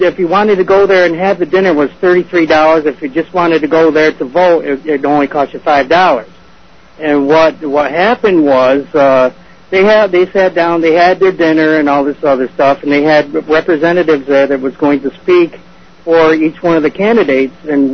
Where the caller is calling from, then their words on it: Johnstown, New York, United States; Yes, it is.